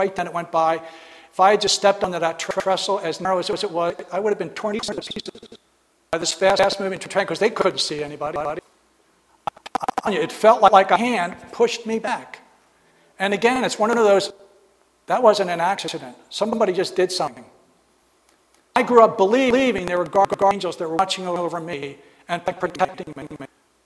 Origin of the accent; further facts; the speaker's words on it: New Jersey, United States; We lived in New Jersey, South Jersey, so I tell people I'm from the South.